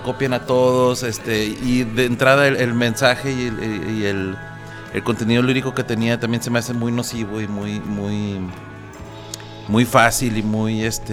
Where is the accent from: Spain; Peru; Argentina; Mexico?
Mexico; O sea, si nos preguntan, somos mexicanos. O sea, no. Bueno, yo no podría decir que soy estadounidense.